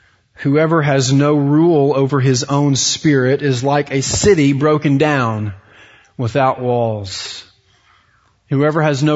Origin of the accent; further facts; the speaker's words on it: Beaumont, Texas, United States; accent: Texas; I grew up in Southeast Texas, outside of Beaumont, Texas, and every time I go back to visit my family down there, I come back speaking a little more East Texan. I'll recognize I have a Texas accent anyway